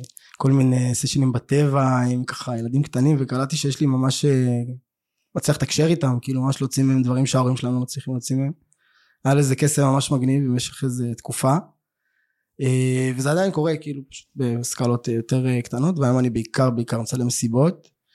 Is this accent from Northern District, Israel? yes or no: no; Kiryat Gat, Southern District, Israel; אני בן 34, אני מקריית גת, במקור, בכנפיים גם. היום אני עובד בתל אביב